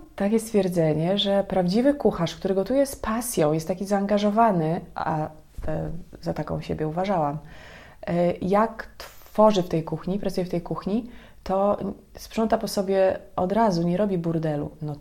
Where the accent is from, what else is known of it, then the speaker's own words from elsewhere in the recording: western Poland, Poland; ja też jestem wychowana, urodzona może bardziej na ziemiach zachodnich.